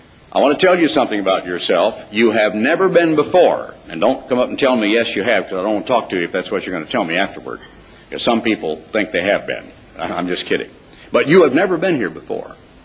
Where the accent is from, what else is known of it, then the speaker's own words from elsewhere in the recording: Portland, Oregon, United States; born there; Now, I was born in Portland, Oregon, 65 years ago, I think today over there, or maybe yesterday, in Portland, Oregon.